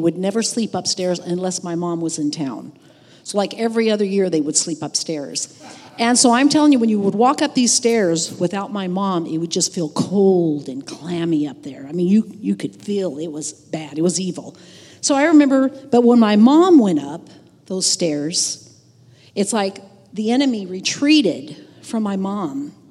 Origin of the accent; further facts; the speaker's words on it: West Virginia, United States; I remember going back one time to West Virginia. I'm from West Virginia.